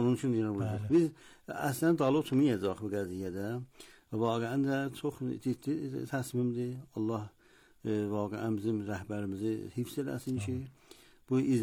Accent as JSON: {"language": "Azerbaijani", "country": "Iran", "said": "bugün iftiharımız budur ki, biz İranlıyıq"}